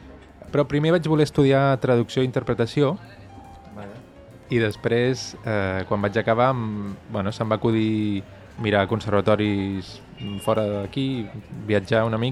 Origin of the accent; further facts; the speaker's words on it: Sitges, Catalonia, Spain; also born or lived in Brussels; jo sóc de Sitges, vaig començar a tocar el piano amb 6 anys